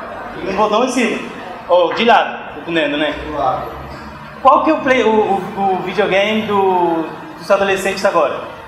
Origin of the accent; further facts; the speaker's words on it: Argentina; Obrigado por me aceitar, mesmo sendo argentino.